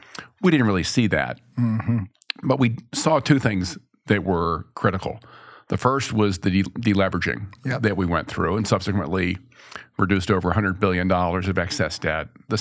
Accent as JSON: {"language": "English", "region": "Maryland", "country": "United States", "tie": "born or raised there", "said": "My pleasure. Good to be back in my home state."}